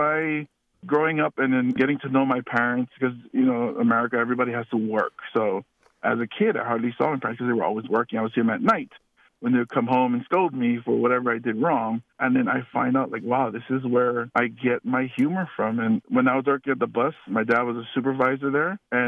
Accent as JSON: {"language": "English", "town": "Aiea", "region": "Hawaii", "country": "United States", "said": "So I'm from South Central Oahu, Lower Aiea."}